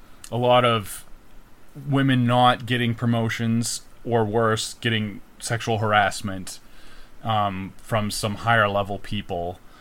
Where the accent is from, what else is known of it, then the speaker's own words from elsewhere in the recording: Fernie, British Columbia, Canada; I grew up in Fernie, that is correct.